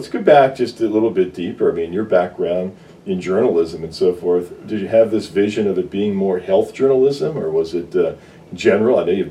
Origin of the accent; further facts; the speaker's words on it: Millersville, Pennsylvania, United States; We have this common connection with Millersville, Pennsylvania